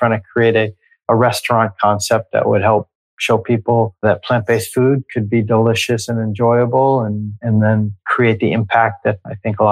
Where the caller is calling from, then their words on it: Culver City, California, United States; calling in from Veggie Grill headquarters in Culver City, California, which is part of Los Angeles.